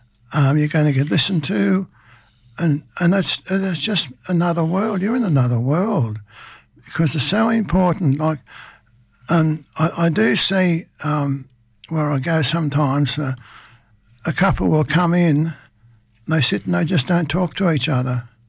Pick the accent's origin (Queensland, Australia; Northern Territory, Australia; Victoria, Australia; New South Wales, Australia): New South Wales, Australia; Young; born there; Because I come from a family of seven. I was born in Young. And we lived on a farm way out west in the middle of nowhere. I was about six and a half when we left the country.